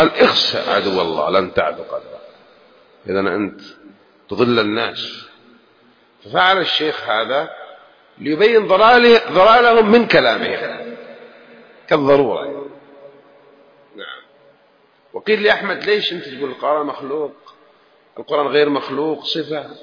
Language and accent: Arabic; Jeddah, Makkah Province, Saudi Arabia; سواء كنت من السودان وأنا من جدة وفلان من سوريا واليمن إلى آخره